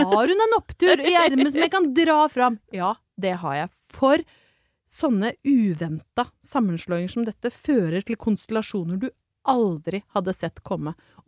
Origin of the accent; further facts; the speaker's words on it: Brøttum, Innlandet, Norway; hvor utrolig sterkt knyttet jeg til hjemstedet mitt, som da Brøttum i Ringsaker i tidligere Hedmark fylke.